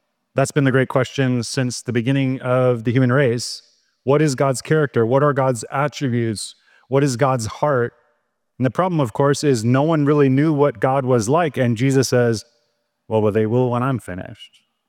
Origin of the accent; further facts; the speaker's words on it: Midwest, United States; Where I grew up in the Midwest, school lunch in my grade school was kind of like this.